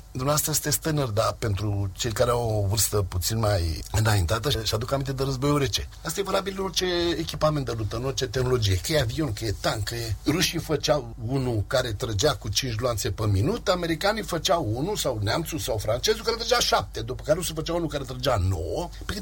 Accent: Romania; Păi noi suntem români, noi ne-am găsit viitorul nostru încolo.

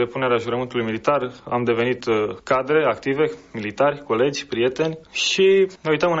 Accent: Sibiu, Sibiu County, Romania; vin din Sibiu.

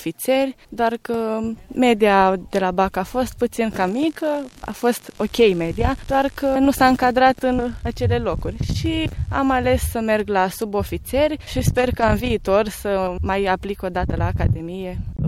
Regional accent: Botoșani, Botoșani County, Romania; sunt din Botoșani și am 18 ani.

